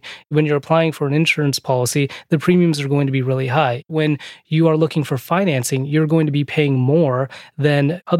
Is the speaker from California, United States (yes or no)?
yes; San Francisco, California, United States; But if you ask the people I grew up with in the Tenderloin, they would say, yeah, you know what?